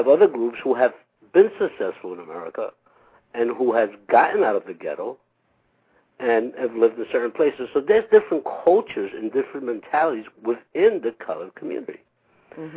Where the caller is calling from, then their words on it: Philadelphia, Pennsylvania, United States; I'm calling from Philadelphia.